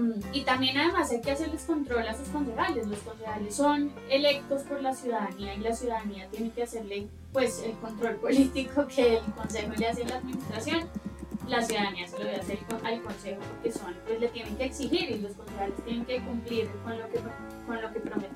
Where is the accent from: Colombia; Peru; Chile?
Colombia; Bogotá; Yo soy una bogotana enamorada de su ciudad